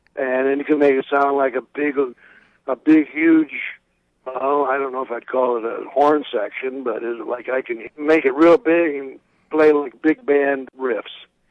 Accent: Tama, Iowa, United States; also born or lived in Chicago, United States; I'm Sicilian. No, my grandparents all came from Sicily. But, no, I was born in Chicago, and then I went to school and raised in Tama, Iowa.

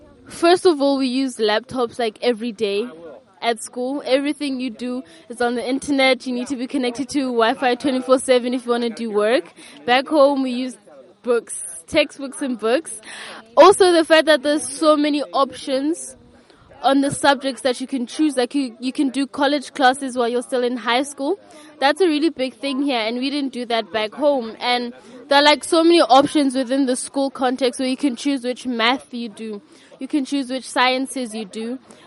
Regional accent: South Africa; now in Atlantic, United States; Yes, I'm an Irish student. I'm from South Africa and I live in Atlantic, Iowa now.

